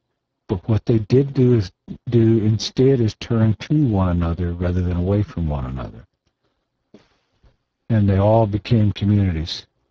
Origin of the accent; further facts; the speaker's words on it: Chicago, Illinois, United States; My brothers and I, although we grew up in Chicago, anytime something needed to be done